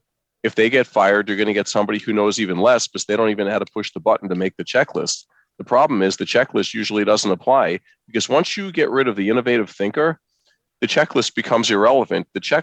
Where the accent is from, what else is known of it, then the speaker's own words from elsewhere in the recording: Queens, New York, United States; when I grew up in Corona, Queens, I thought that was dangerous.